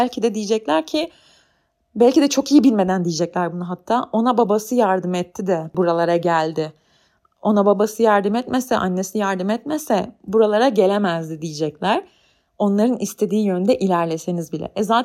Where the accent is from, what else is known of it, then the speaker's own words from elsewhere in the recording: Sakarya, Turkey; now in Ankara, Turkey; Ben Sakarya'da doğup büyüdüm ve hani hayatımın beni şekillendirecek önemli bir kısmını Sakarya'da geçirdim. Sakarya'da küçük bir şehir ve el alem ne der baskısı yeterince hissedilen bir şehir bence.